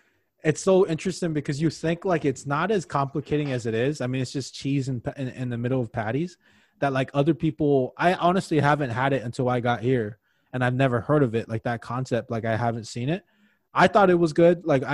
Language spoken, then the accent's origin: English; Hawaii, United States; now in Crookston, United States; I'm originally from Hawaii, so I do love the outdoors, but then I'm in Crookston, Minnesota.